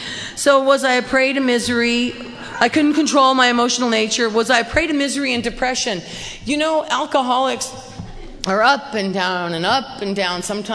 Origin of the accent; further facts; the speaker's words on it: Claremont, California, United States; I come from an educated background. I grew up in Claremont, California.